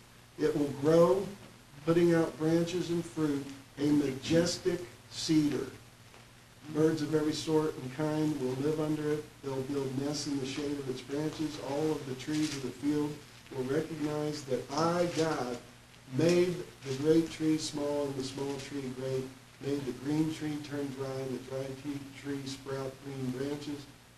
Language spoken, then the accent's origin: English; Lebanon; Because we're that cedar from Lebanon.